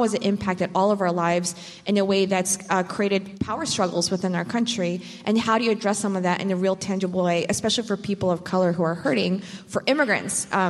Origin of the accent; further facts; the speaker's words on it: Baltimore, Maryland, United States; I am from Baltimore City, and I've lived here for a little over a decade, actually.